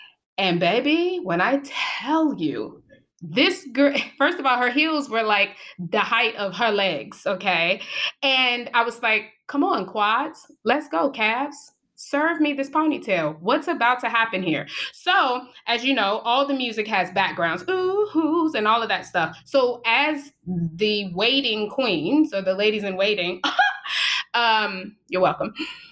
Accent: Chicago, Illinois, United States; I am from Chicago, born and raised on the South Side.

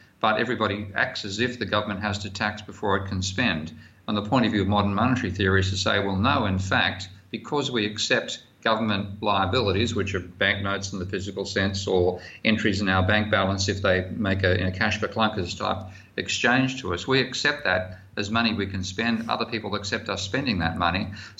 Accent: Australia; pardon me being an Australian there and swearing

